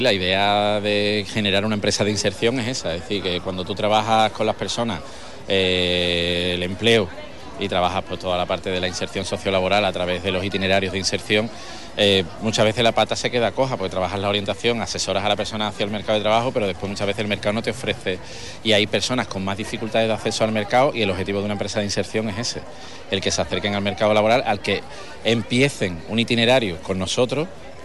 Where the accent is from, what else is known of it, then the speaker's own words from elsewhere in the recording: Huelva, Andalusia, Spain; soy de Huelva desde que nací